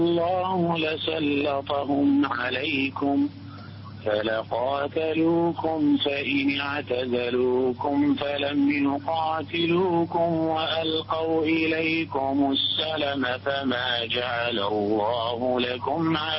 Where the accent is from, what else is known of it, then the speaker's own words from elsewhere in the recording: Iraq; من العراق